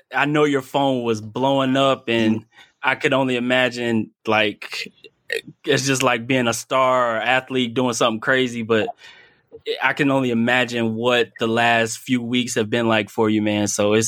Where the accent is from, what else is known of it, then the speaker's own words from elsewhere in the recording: Killeen, Texas, United States; You know, I'm from Killeen, Central Texas.